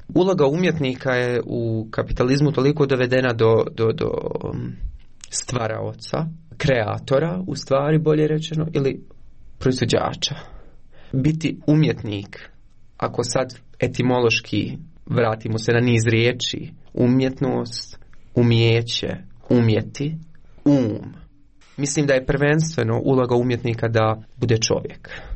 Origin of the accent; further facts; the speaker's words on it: Konjic, Federation of Bosnia and Herzegovina, Bosnia & Herzegovina; also born or lived in Eisenach, Germany; Ja sam rođen u Njemačkoj, u Eisenachu, 97. godine. Moji roditelji su birali, dakle, konjic kada su htjeli da se vrate u Bosnu i Hercegovinu, 99. godine. I odrastao sam u Konjic, nisam iz Sarajeva